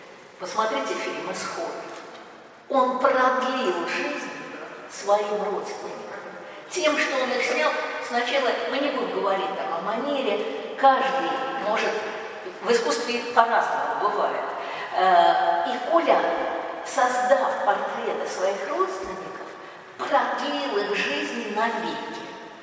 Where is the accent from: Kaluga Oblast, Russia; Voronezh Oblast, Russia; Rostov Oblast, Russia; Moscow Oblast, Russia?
Voronezh Oblast, Russia; Voronezh; Мой родной город Воронеж был изображен на этом макете.